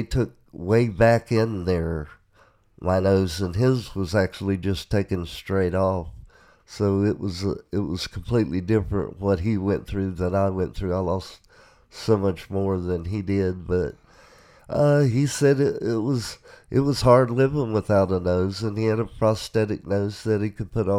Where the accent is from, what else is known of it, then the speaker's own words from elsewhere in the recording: Virginia, United States; moved away; I grew up in Virginia, and there wasn't a lot of jobs down there. I worked in the log woods cutting trees. I worked for farmers in tobacco. And then when I moved to... Ohio, I started a business of my own